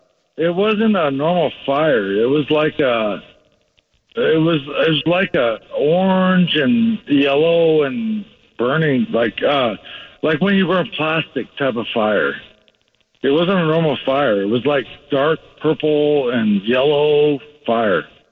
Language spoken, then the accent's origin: English; Craig, Colorado, United States; So, I grew up in Craig, Colorado, right?